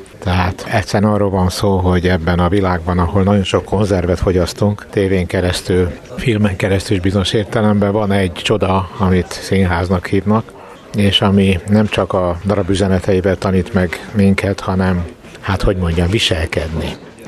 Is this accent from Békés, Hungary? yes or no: no; Budapest, Hungary; Mondjuk én egy budapesti vagyok